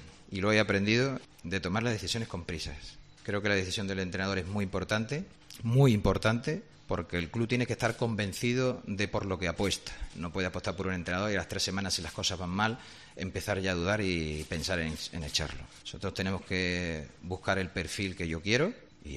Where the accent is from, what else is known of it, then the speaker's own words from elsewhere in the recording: Hinojosa del Duque, Andalusia, Spain; now in Seville, Spain; pero yo soy un hombre de retos. Abandono mi pueblo, Hinojosa del Duque, me voy a Sevilla a buscarme la vida.